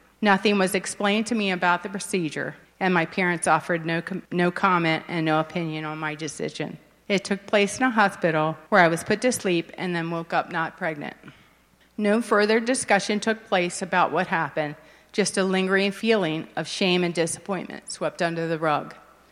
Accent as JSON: {"language": "English", "town": "Westminster", "region": "Maryland", "country": "United States", "tie": "born or raised there"}